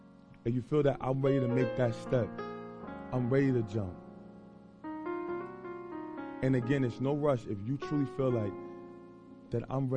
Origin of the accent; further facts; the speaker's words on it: Irvington, New Jersey, United States; I grew up in Irvington Orange.